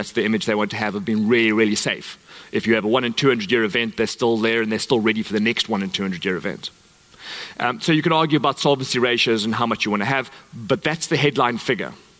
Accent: South Africa; accent: South African; for having a South African accent, and I get teased in South Africa for having an English accent.

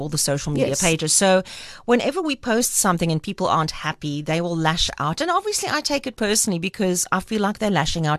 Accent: South Africa; first language af; English is a second language; And all of a sudden, Afrikaans being my first language.

